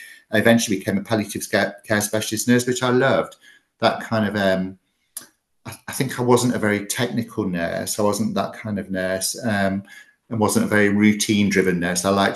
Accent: England, United Kingdom; now in London, United Kingdom; I came from the Midlands

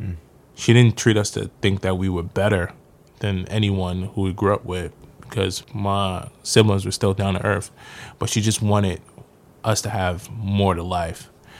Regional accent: Queens, New York, United States; I'm from South Jamaica, Queens.

